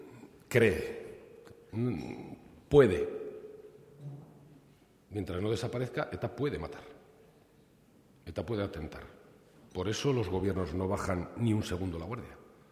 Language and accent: Spanish; Basque Country, Spain; somos los socialistas vascos